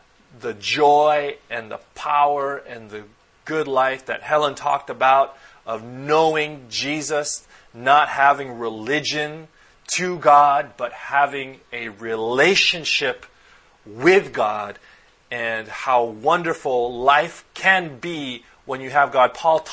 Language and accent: English; Philippines; I'm a Filipino, and our custom is not like the North American or European tradition of being circumcised